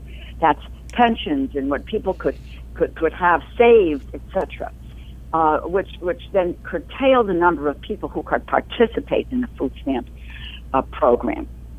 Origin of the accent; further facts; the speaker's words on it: New Haven, Connecticut, United States; Growing up in New Haven, Connecticut, I saw ample evidence all around me of just how vulnerable hardworking people are in the face of corporate indifference.